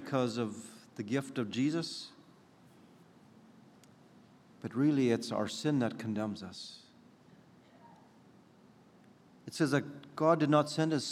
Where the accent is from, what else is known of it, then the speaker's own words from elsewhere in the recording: Austin, Texas, United States; I'm from the Austin area, and it's good to be with you this morning.